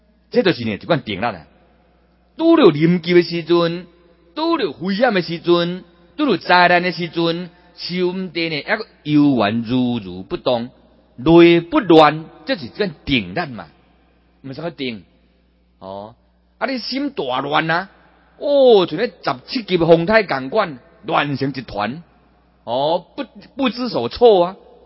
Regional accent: Taiwan; 咱是台湾人嘛，这真好嘛。

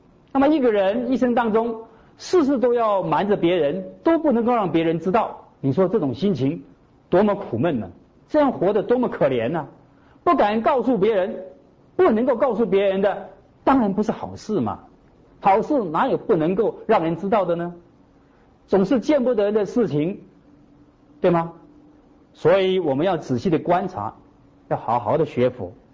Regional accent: China; 这个跟我们中国人不一样，我们中国人看任何人啊都是好人

